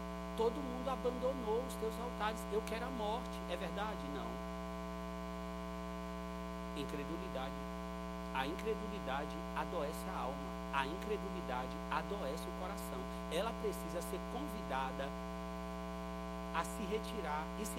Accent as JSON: {"language": "Portuguese", "town": "Nazaré das Farinhas", "region": "Bahia", "country": "Brazil", "tie": "born or raised there", "said": "Eu lembro quando eu era criança, lá em Nazaré das Farinhas, a nossa mãe costumava dizer assim"}